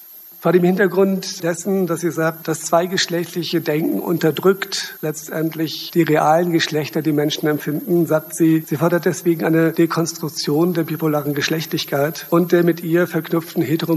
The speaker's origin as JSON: {"language": "German", "region": "West Germany", "country": "Germany", "said": "Ich komme ursprünglich aus Westdeutschland, bin seit 2005 in Ostdeutschland"}